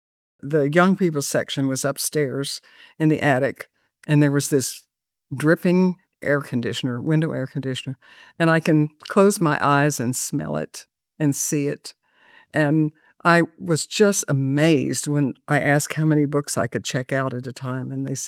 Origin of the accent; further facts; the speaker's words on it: Texas, United States; One is a memoir of growing up in Texas.